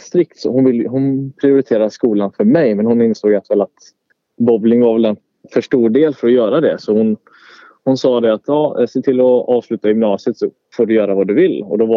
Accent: Mölndal, Västra Götaland County, Sweden; Jag är född och uppvuxen i Mölndal och Kållered.

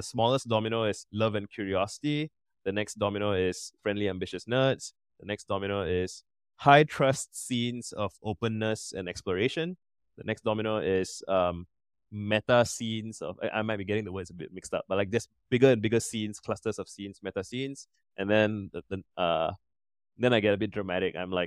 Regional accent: Singapore; So I grew up in Singapore. I'm still here

